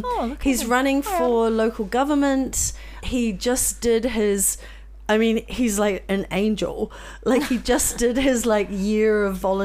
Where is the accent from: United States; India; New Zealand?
New Zealand; But I'm from New Zealand.